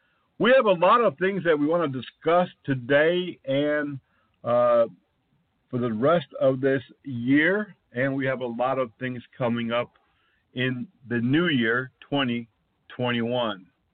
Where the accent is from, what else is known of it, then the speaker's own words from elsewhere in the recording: New England, United States; now in Gulf Coast, United States; There's been times growing up in New England when we had a little bit of warm weather, couldn't ride the new sled or toboggan.